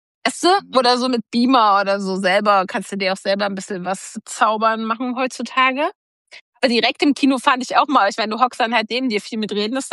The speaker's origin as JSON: {"language": "German", "region": "Thuringia", "country": "Germany", "tie": "born or raised there", "said": "Früher bei uns in Thüringen"}